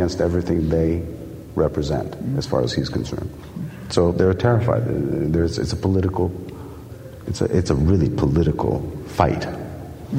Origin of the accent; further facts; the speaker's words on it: Italy; I was brought up in Italy where there's no big problem about any of this, you know.